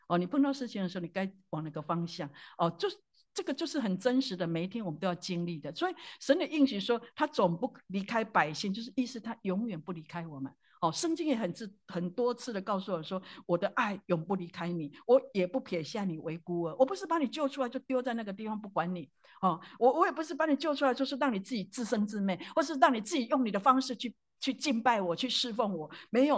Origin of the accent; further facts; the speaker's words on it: Taiwan; born there; 我出生在台湾的话，我们就用一些杀鸡杀羊，每初一十五在那边拜那些假神